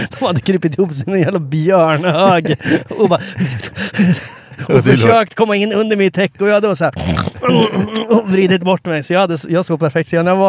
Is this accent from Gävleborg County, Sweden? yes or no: no; Linköping, Östergötland, Sweden; Nej, men du vet, Linköping, det är ju där, det är där jag växte upp.